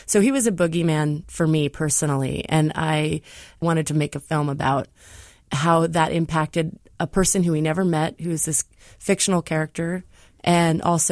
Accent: Riverside, California, United States; Well, I grew up in Riverside, California, and I was 10 when the Night Stalker was sort of on the prowl and terrorizing the entire state of California

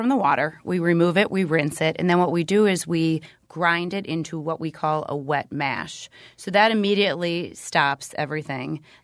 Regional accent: Milwaukee, Wisconsin, United States; We were born and raised in Milwaukee. We wanted to stay here. We had strong roots here.

